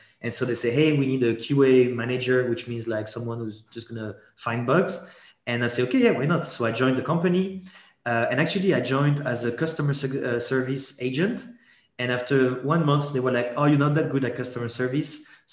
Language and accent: English; Geneva, Switzerland; born there; first language French; English is a second language; So French is my mother tongue because I was actually born in Geneva, but my parents are French from the south of France. So French was my mother tongue.